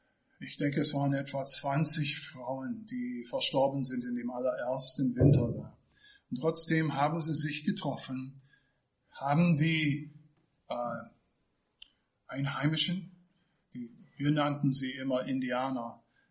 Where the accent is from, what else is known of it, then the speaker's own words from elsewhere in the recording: United States; German is a second language; ich bin Amerikaner. Wer mich nicht kennt, weiß es auch durch meinen Akzent.